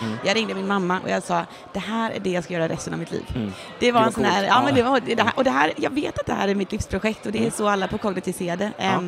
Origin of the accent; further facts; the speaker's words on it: Gothenburg, Västra Götaland County, Sweden; Jag är från Göteborg egentligen, men har bott utomlands största delen av mitt liv.